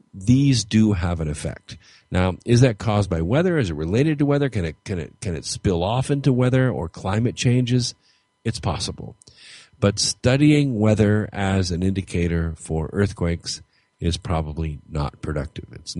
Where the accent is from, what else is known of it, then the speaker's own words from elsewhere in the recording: California, United States; when I grew up in California, we had four seasons. You know, just like you have in the north, only different.